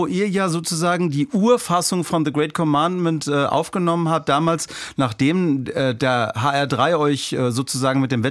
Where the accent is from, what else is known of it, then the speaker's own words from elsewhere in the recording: Frankfurt, Hesse, Germany; also born or lived in Zwingenberg, Germany; Ich bin ja eigentlich aus der Frankfurter Gegend, aber ich habe damals dann an der Bergstraße gewohnt.